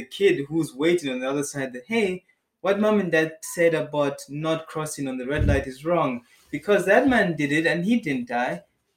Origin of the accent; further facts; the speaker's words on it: Malawi; I mean, I come from Malawi where...